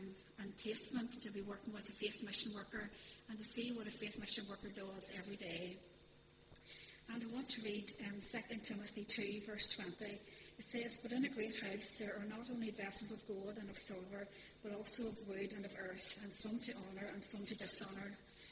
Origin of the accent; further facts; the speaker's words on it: Omagh, Northern Ireland, United Kingdom; born there; I was born in Northern Ireland in a place called Oma. And I had Christian parents growing up.